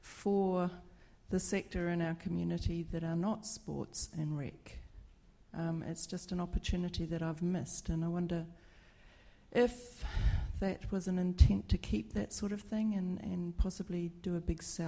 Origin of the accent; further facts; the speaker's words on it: New Zealand; now in Melbourne, Australia; I'm a Kiwi working in a southeast Melbourne local government.